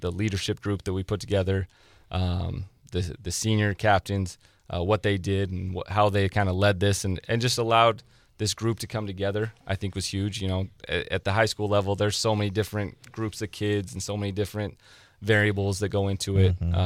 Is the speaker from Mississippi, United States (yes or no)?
no; Utah, United States; I think the biggest thing that I kind of could take away from what I did in Utah and what I grew up in Utah was we were in a top classification out there.